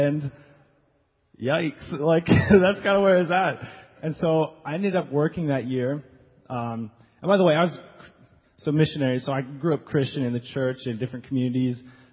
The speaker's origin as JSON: {"language": "English", "town": "Calgary", "region": "Alberta", "country": "Canada", "tie": "born or raised there", "said": "I'm from Calgary, Alberta, so we went hiking a lot, lived in the mountains. My parents are actually missionaries"}